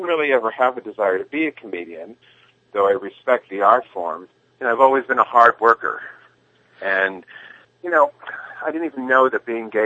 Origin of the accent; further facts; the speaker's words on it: Los Angeles, California, United States; It never occurred to me. Because growing up in Los Angeles, you just didn't do that.